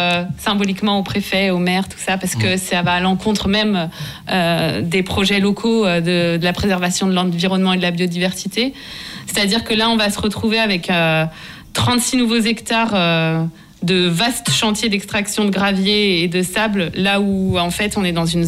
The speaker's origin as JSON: {"language": "French", "town": "Belleville", "region": "Auvergne-Rhône-Alpes", "country": "France", "said": "moi je viens de Belleville donc personnellement je connais"}